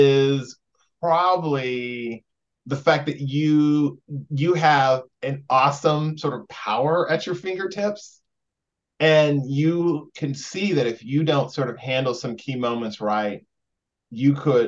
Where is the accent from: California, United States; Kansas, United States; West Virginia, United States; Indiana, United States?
Indiana, United States; I grew up in Indiana, and I knew from a very early age, if I'm going to be me in full, I've got to move away as soon as possible.